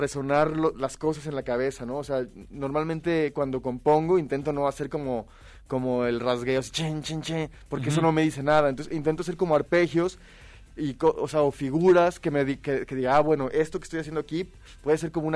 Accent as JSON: {"language": "Spanish", "country": "Mexico", "said": "yo al final pues soy mexicano, como tortas ahogadas los domingos."}